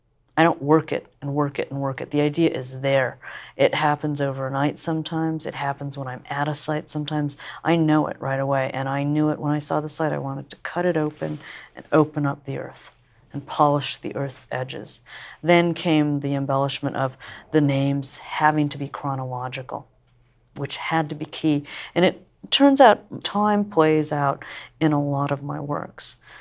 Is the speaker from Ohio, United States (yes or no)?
yes; Athens, Ohio, United States; Now, I'm born and raised in Athens, Ohio. I had never been exposed to, in our country, to racism. You know, university town.